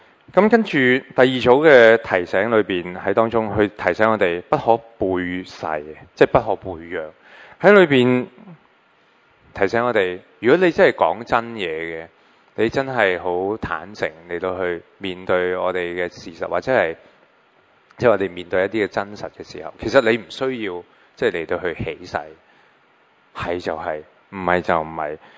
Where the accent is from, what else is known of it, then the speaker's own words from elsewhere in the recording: China; 作為中國人，我哋唔講報復，